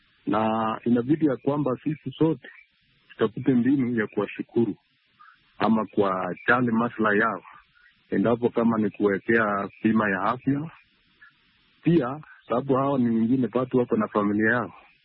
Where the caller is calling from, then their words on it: Eldoret, Uasin Gishu County, Kenya; natoka mji wa Eldoret nchini Kenya.